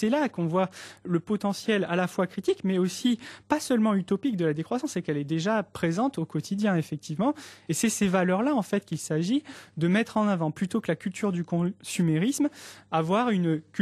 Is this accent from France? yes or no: yes; Bordeaux, Nouvelle-Aquitaine, France; puisque je suis moi-même de Bordeaux